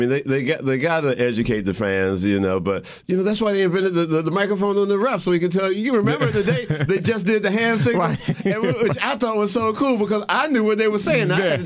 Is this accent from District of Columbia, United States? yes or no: yes; Washington, District of Columbia, United States; born there; I was born in Washington, D.C.